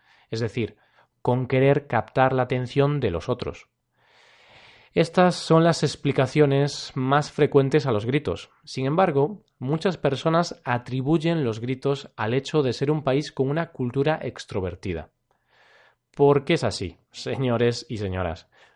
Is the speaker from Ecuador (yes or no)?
no; Spain; yo soy español, pero no suelo gritar